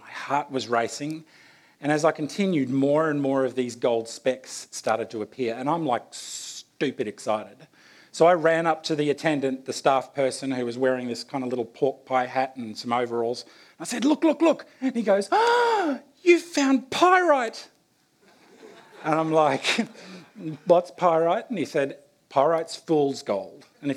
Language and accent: English; Victoria, Australia; When I was growing up in Australia, I would have been maybe 8 or 9 at the time. Mum and Dad took me on a road trip around the state that we live